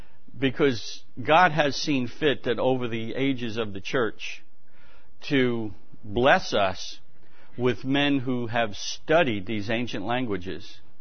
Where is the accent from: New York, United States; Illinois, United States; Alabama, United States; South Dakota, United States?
New York, United States; Being a New Yorker, I speak from a New York perspective, and I use analogies that New Yorkers can appreciate.